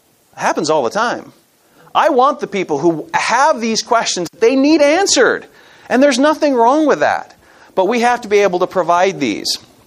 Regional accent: Montana, United States; I'm from Montana.

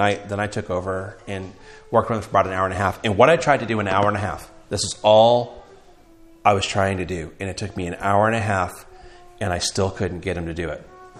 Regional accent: Florida, United States; Now, I grew up in Florida, and I used to surf a lot.

